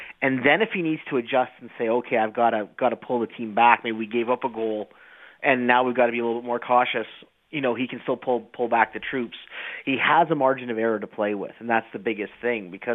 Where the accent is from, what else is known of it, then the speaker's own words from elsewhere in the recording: Canada; as a Canadian soccer supporter, the question is how much will this mean long-term?